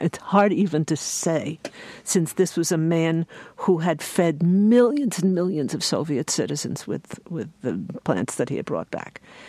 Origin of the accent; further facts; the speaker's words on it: New York, United States; I am an urban woman, I am a New Yorker